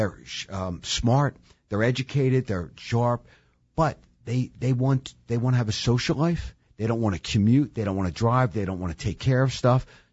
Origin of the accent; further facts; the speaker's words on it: Philadelphia, Pennsylvania, United States; I moved from far northeast Philly, where I grew up in Parkwood, in 82 down into Center City